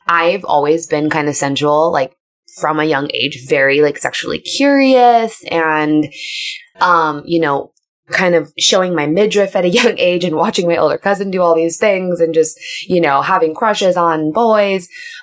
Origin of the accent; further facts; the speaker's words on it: Riverside, California, United States; moved away; also born or lived in Kansas; And at the time I was growing up in California. I was raised in Riverside, California. We moved from California to Kansas.